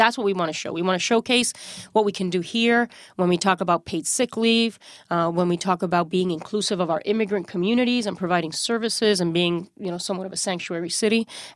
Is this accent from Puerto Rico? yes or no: yes; Puerto Rico; having a mother who had been active, who was a feminist, who took me to rallies growing up in Puerto Rico